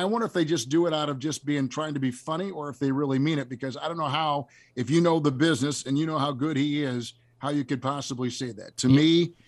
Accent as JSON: {"language": "English", "town": "Green Bay", "region": "Wisconsin", "country": "United States", "tie": "born or raised there", "said": "Well, I grew up in Green Bay, and there's an area north of Green Bay, about 80 miles."}